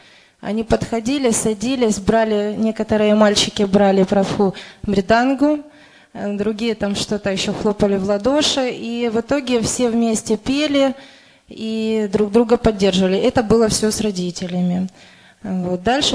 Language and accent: Russian; Chernihiv, Chernihiv Oblast, Ukraine; Мы из Чернигова, и тут два опыта.